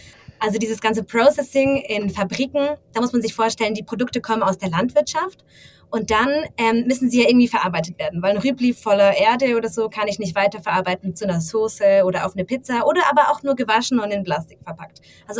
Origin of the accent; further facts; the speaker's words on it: Stuttgart, Baden-Württemberg, Germany; now in Switzerland; also ich bin ursprünglich aus Deutschland, eigentlich gar nicht so weit weg aus Stuttgart.